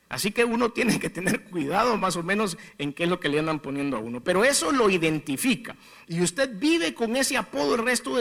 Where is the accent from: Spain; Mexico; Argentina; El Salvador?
El Salvador; ¿Cómo somos los salvadoreños de creativos para poner apodos?